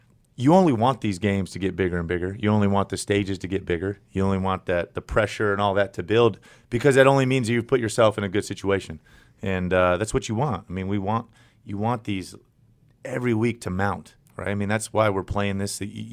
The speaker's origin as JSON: {"language": "English", "town": "San Diego", "region": "California", "country": "United States", "said": "I'm torn. I'm from San Diego."}